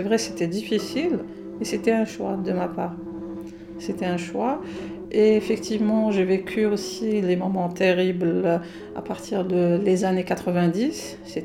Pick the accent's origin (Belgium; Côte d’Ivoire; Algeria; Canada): Algeria; je suis algérien, musulmane, je tiens à mes racines